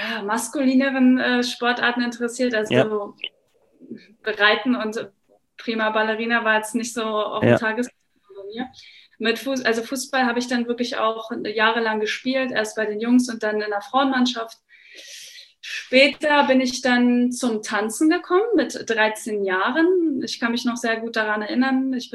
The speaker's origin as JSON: {"language": "German", "town": "Potsdam", "region": "Brandenburg", "country": "Germany", "tie": "born there", "also_born_or_lived": "Berlin", "said": "Ich bin 27 Jahre alt. Das Alter gleich zuerst. Ich bin in Potsdam geboren, bin dann im jugendlichen Alter nach Berlin gezogen."}